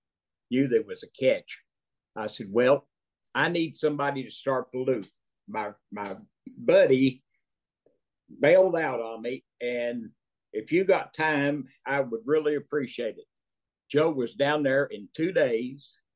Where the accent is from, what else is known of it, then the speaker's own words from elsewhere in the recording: Germany; now in United States; Well, I was in Tarpon Springs. I lived there when I came over from Germany.